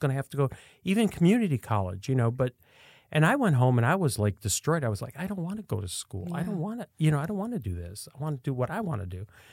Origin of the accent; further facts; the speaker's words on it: Niagara Falls, New York, United States; Niagara Falls.